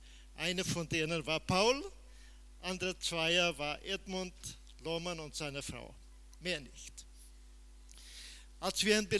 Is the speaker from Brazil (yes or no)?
yes; Brazil; So wie das Land anders ist, so sind die Menschen anders, so sind wir auch anders als Brasilianer wie die Deutschen.